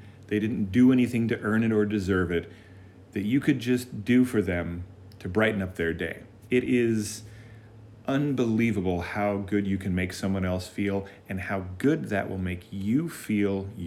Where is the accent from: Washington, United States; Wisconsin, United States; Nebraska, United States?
Washington, United States; Seattle; Growing up near Seattle, my family would invariably do a road trip down to Southern California, where my folks were from